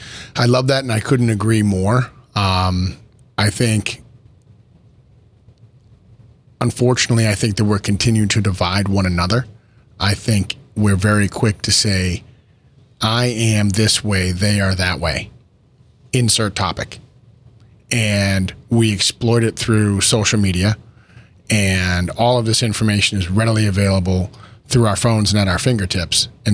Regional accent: Boston, Massachusetts, United States; now in San Diego, United States; I'm originally from Boston. We both live in San Diego.

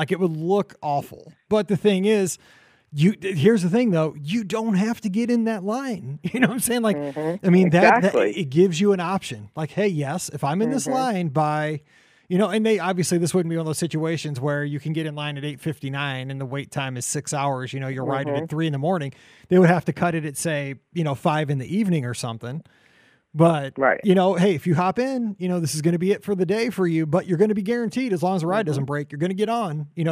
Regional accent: Midwest, United States; I'm a person, again, I'm not from the coast, you know, I'm from the Midwest

